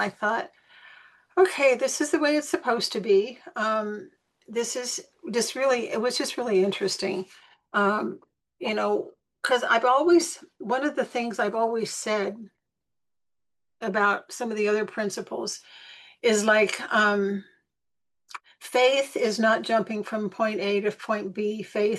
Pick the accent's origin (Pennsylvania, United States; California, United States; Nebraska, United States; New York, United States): California, United States; Sacramento; I'm from California, from Sacramento.